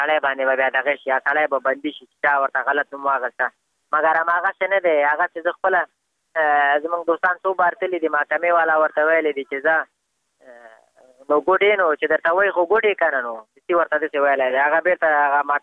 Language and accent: Pashto; Afghanistan; بس خو موږ هم د افغانستان بچیان یو د افغانستان معلولین یو پوه شي موږ باندې افغانستان ډېر ګران دی